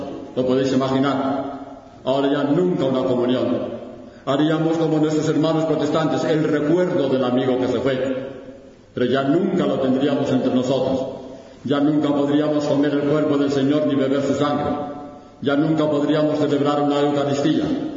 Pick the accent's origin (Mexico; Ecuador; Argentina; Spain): Spain; Madrid, Community of Madrid; born there; Yo nací en Madrid en el año 1938, en plena guerra civil.